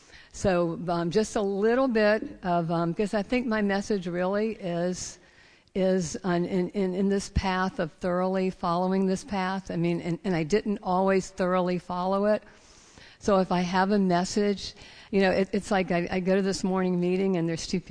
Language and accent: English; Savannah, Georgia, United States; But where I came from a southern town, Savannah, Georgia, and I was born Jewish to parents who cherished me and really wanted me. I had three brothers.